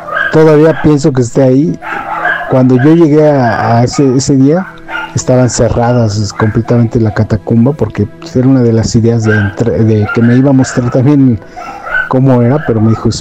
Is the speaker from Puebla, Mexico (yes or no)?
no; Tlaxcala, Mexico; Soy de acá de Tlaxcala.